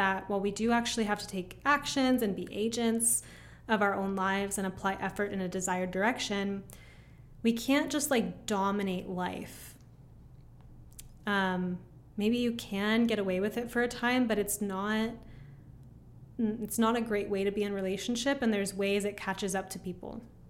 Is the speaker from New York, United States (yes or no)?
no; California, United States; growing up near Hollywood, like growing up near